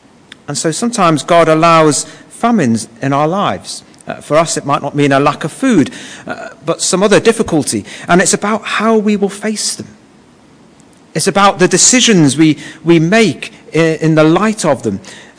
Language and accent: English; England, United Kingdom; We are not saved because our parents were Christians. We're not saved because we're English.